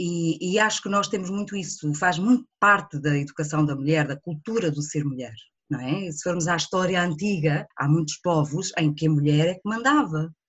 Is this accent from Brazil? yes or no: no; Cartaxo, Santarém, Portugal; born there; da cidade onde eu nasci, do Cartacho, na altura ainda era Vila